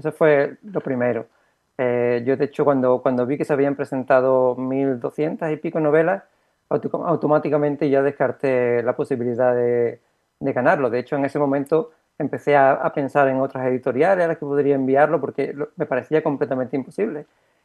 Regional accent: Málaga, Andalusia, Spain; Sí, aquí es de donde soy.

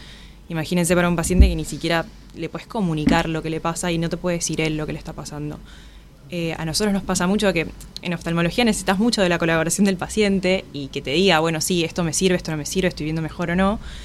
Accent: Salta, Argentina; Yo soy de Salta también

